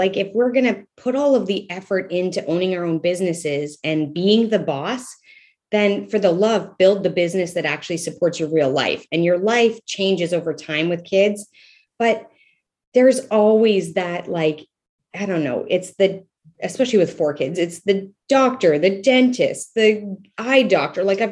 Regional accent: Canada; I'm Canadian, and I was living in Canada, living in Alberta

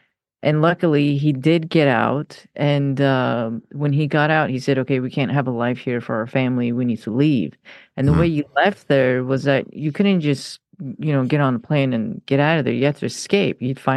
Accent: Iran; I grew up in Iran. I was born in Iran. And I was born at a time where Iran and Iraq were at war.

